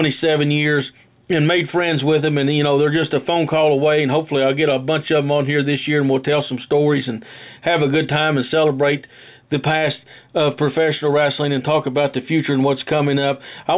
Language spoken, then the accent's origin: English; Kingsport, Tennessee, United States; the one covering the history of East Tennessee, more importantly, the city of Kingsport, my hometown